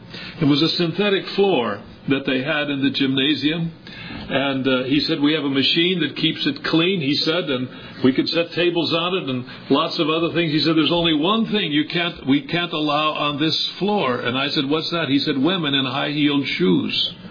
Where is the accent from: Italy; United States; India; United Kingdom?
United States; Chicago, Illinois; when I was a boy, I'll tell you how old I was, and growing up in Chicago, the milkman drove a wagon with horses in the front of it.